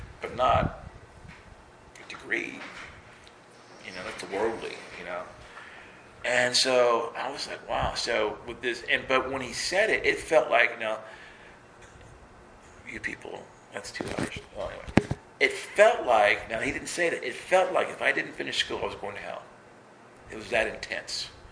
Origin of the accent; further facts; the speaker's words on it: Alabama, United States; Now, I grew up in Alabama. Because every time we'd move up my dad's army, we'd move away for 3 years, come back for 2, go away for 4, come back for 1.